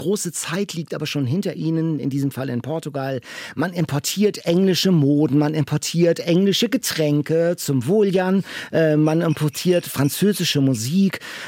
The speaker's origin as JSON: {"language": "German", "town": "Lübeck", "region": "Schleswig-Holstein", "country": "Germany", "tie": "born there", "said": "Und ich als gebürtiger Lübecker kann das nicht abstreiten"}